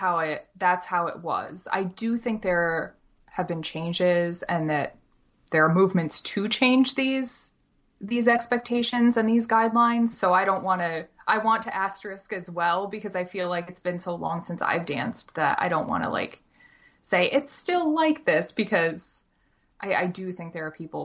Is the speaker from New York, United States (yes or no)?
yes; Camillus, New York, United States; also born or lived in Maryland; I'm from Syracuse, New York, specifically Camillus. So I was born and raised in Syracuse.